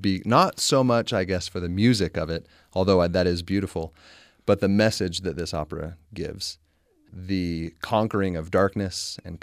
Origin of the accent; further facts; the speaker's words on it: Provo, Utah, United States; from Provo